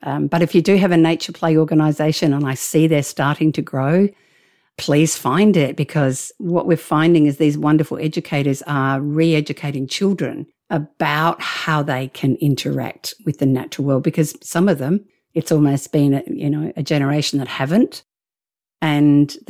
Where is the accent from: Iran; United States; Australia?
Australia; hang on, I'm Australian. We've got sharks, crocodiles and all sorts of far more danger.